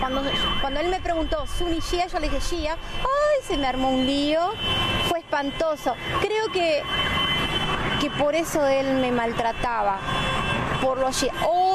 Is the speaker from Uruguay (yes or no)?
yes; Uruguay; A mí, como uruguaya, me pisoteó.